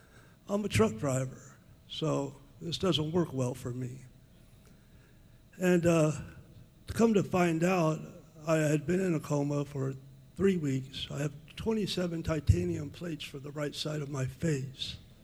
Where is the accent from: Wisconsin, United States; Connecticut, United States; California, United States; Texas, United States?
California, United States; I grew up in the South Sacramento County and went to school here and did everything here.